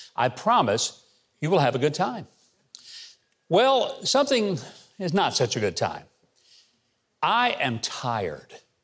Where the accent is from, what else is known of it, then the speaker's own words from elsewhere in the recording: Arkansas, United States; They're from my home state of Arkansas.